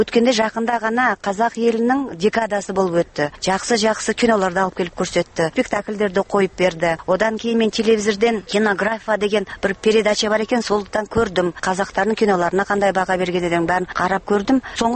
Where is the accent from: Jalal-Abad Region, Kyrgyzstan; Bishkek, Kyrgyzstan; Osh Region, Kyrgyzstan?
Bishkek, Kyrgyzstan; born there; also born or lived in Kazakhstan; Бурмурдагы Фрунзеде мен ошол убакта төрөлгөм. Бирок казакшаны мен кайтадан Казакстанга барып окуп 10-жылдык мектепте мен казакша окуган эдим.